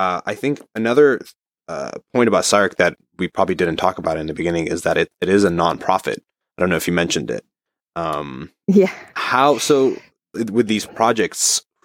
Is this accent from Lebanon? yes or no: yes; Beirut, Beirut Governorate, Lebanon; I mean, I grew up in Beirut